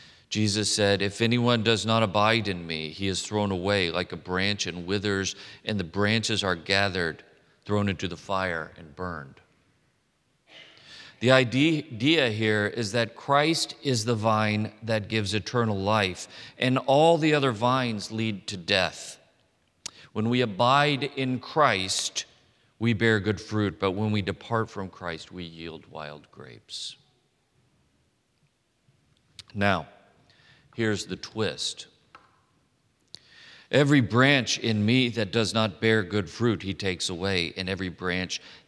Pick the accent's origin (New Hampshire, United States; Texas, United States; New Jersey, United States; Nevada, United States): Texas, United States; I came from Texas and we don't broast things. We smoke them. We grill them.